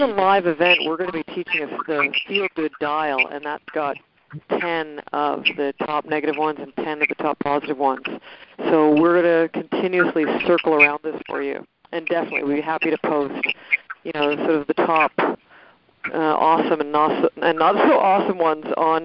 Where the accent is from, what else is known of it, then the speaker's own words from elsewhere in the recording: Montreal, Quebec, Canada; born there; I was born in Montreal.